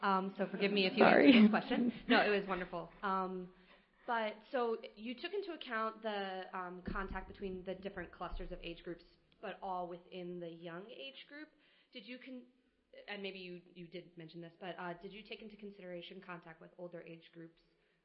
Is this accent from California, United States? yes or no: yes; California, United States; from California